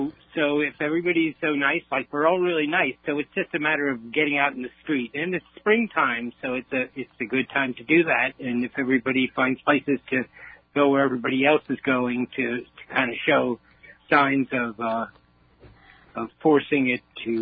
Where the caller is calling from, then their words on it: Woodstock, New York, United States; I'm calling from Woodstock. I'm listening on the same radio.